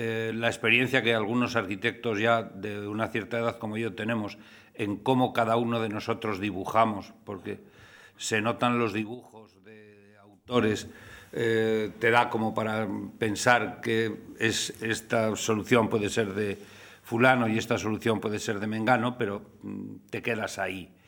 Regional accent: San Sebastián, Basque Country, Spain; Casualmente, yo soy donostiarra. soy donostiarra desde que nací, que es la mejor manera de ser donostiarra.

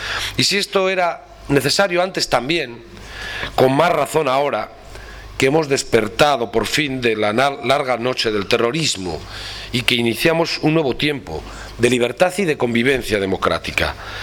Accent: Basque Country, Spain; porque así somos los vascos.

